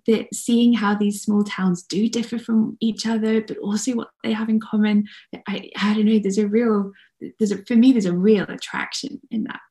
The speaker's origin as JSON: {"language": "English", "country": "United Kingdom", "said": "As a British tourist, so much of it is totally unfamiliar"}